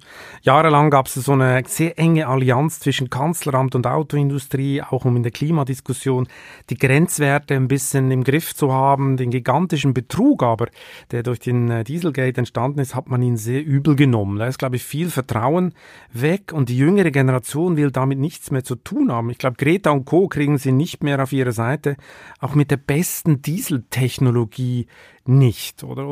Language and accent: German; Switzerland; Mich erinnert das total an meine Heimat, an das Schicksal der Schweizer Banken, oder?